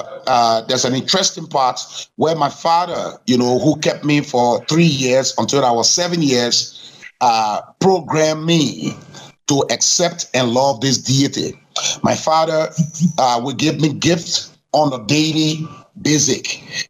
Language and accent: English; Liberia; Well, my father was supposed to be the priest from the Crown tribe. I am from the sect of the Crown tribe called Chukon.